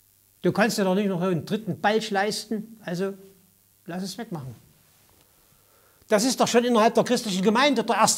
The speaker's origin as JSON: {"language": "German", "town": "Chemnitz", "region": "Saxony", "country": "Germany", "said": "Wir hatten in Chemnitz, wo ich herkomme, da waren 4 Hebammen"}